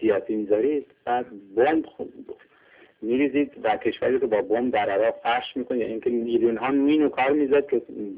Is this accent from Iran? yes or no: yes; Iran; من آرزو میکنم غالبا هم به عنوان یک ایرانی هم به عنوان یک روانپزشک که کشور ما شاهد همچین سناریوهایی نشه